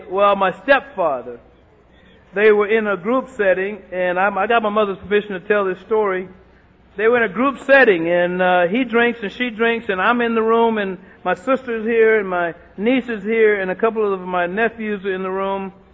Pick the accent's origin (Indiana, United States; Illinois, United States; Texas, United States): Texas, United States; Austin; the only thing I remember about my hometown was the pain of my mother. So I moved back to Austin, April of 1990, to my mother